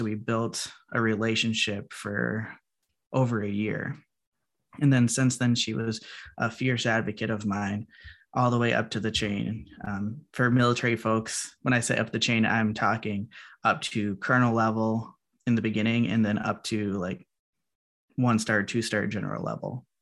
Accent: Minnesota, United States; And also growing up in Minnesota and being a part of the Minnesota Army National Guard

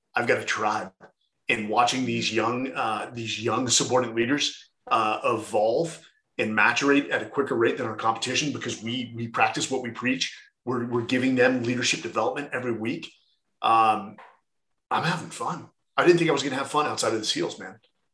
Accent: California, United States; Born and raised in the Bay Area.

